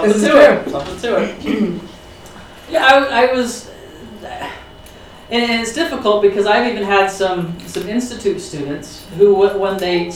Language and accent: English; Utah, United States; maybe it's because I grew up in Utah